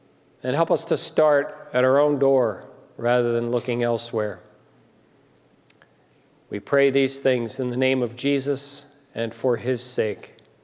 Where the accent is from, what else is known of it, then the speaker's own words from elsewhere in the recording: Colorado, United States; Now, just remember, I'm from Colorado, and we have cattle all over the place in Colorado, so I know how to herd people.